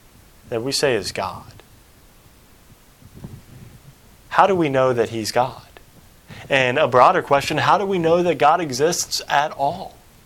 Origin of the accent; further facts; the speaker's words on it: Cincinnati, Ohio, United States; also born or lived in Columbus / Virginia; And I'm originally from Cincinnati, and I've lived in Columbus for a while. I moved to Virginia, lived a number of years in Virginia